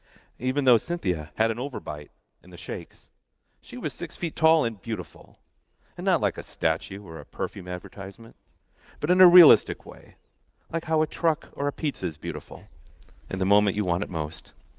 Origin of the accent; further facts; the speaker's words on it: Midwest, United States; now in Hollywood, United States; I woke up every morning thinking about the Midwest and unlocking some of the puzzles that my upbringing created for me.